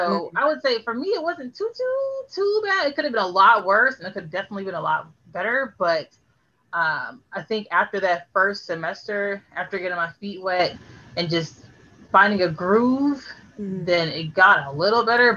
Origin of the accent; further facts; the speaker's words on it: Florida, United States; I'm from Florida, sure, but I can move to Georgia.